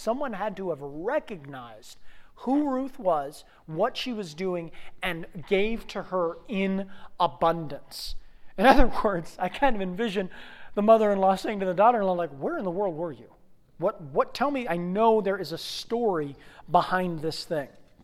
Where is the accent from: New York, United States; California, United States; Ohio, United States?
Ohio, United States; Mentor; When I grew up in Mentor, Willoughby, east side of Cleveland